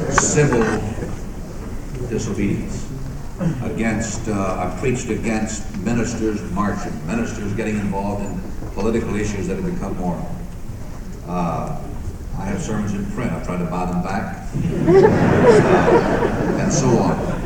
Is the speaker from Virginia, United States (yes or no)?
yes; Lynchburg, Virginia, United States; I was raised up as a segregationist. I was born and raised in Virginia, Lynchburg, Virginia.